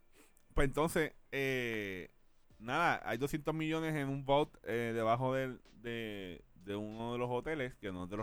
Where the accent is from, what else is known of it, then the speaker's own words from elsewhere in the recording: Puerto Rico; Es como yo, como puertorriqueño